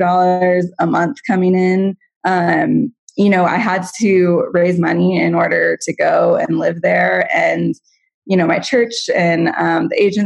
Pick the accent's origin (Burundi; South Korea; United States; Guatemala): Guatemala; moved away; growing up in Guatemala and mm-hmm. having spent, you know, my whole adult life here, really.